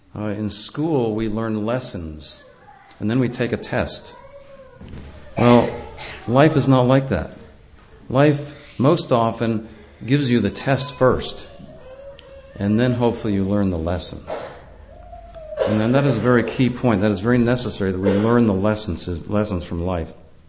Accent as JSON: {"language": "English", "region": "New York", "country": "United States", "tie": "born or raised there", "said": "I grew up in New York State. I was born in 1954. Grew up in New York State in a nice rural town in the Hudson Valley."}